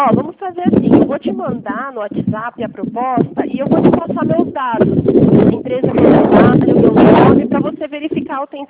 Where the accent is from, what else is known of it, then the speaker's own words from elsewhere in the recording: Pirassununga, São Paulo, Brazil; Eu sou da região de Pirassununga